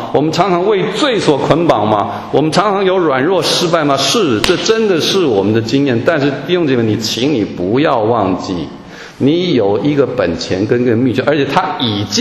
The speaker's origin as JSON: {"language": "Chinese", "country": "Taiwan", "said": "这一年多以来在台湾，我来自台湾"}